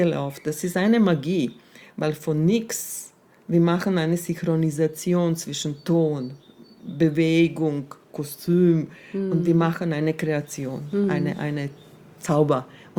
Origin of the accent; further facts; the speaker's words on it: Serbia; German is a second language; ich komme aus Serbien und wir haben damals 90er Jahre diesen Krieg und ich habe selber Bombing erlebt.